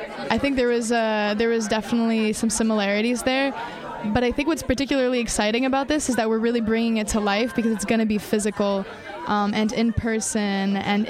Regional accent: France; So I grew up in France

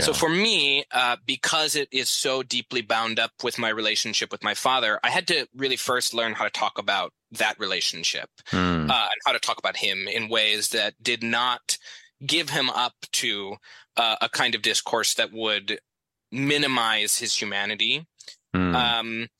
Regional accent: Arizona, United States; especially at that time, right, when I was growing up in Arizona.

